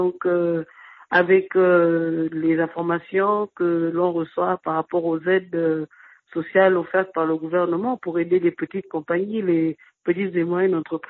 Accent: Gabon; now in United States; en tant que Gabonais, nous faisons partie des minorités, des Noirs.

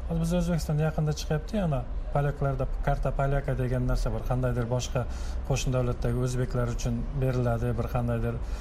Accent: Tashkent, Uzbekistan; born there; Men Toshkentda tug'ilganman-da.

